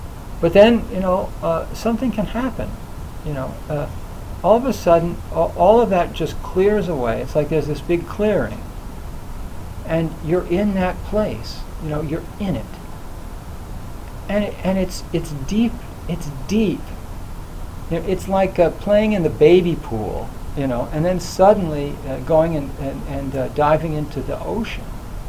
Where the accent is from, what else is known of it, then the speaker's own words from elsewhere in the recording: United States; You know, Americans are so, I'm an American, so, you know, don't get me wrong.